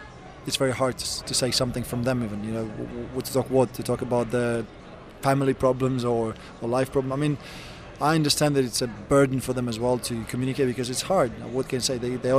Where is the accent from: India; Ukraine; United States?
Ukraine; I come from Ukraine with zero support